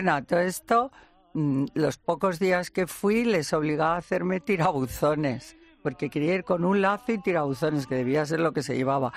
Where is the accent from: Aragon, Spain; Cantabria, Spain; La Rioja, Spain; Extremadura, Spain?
La Rioja, Spain; Logroño; also born or lived in León; yo nací en León, pero no viví en León. Nada más nacer, a mi padre le destinaron a Logroño, ciudad que adoro.